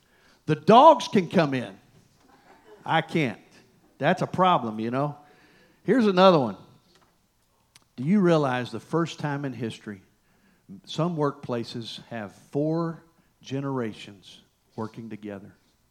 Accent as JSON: {"language": "English", "region": "Michigan", "country": "United States", "tie": "born or raised there", "said": "I didn't, you know, I grew up in Michigan. I'm thinking snowflakes, you know, kind of cold."}